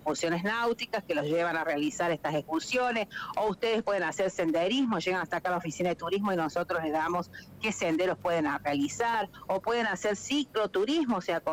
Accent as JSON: {"language": "Spanish", "town": "Bariloche", "region": "Río Negro", "country": "Argentina", "said": "Yo vengo de Bariloche. Yo vengo de Bariloche y Bariloche es igual."}